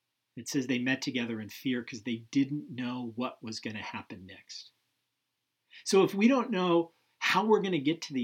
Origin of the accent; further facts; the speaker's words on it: Santa Maria, California, United States; I grew up in Santa Maria and lived on a farm about 3 miles out of town.